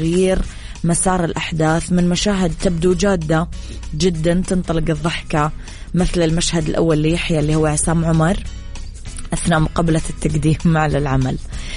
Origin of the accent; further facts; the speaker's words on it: Dammam, Eastern Province, Saudi Arabia; عندنا بالدمام ما عمره نضحكنا معاه، كله زحمة